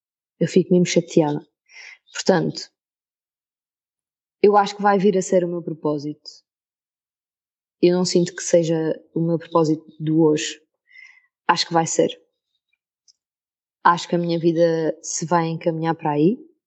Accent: Algarve, Portugal; Eu sou do Algarve

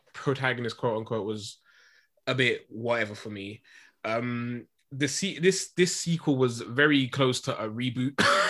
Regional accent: United Kingdom; And it's fine, but as a British person, I was just literally

